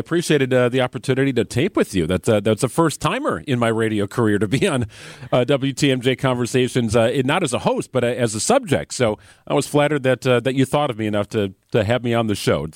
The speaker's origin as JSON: {"language": "English", "town": "Milwaukee", "region": "Wisconsin", "country": "United States", "tie": "born or raised there", "said": "through college and growing up in the Milwaukee area"}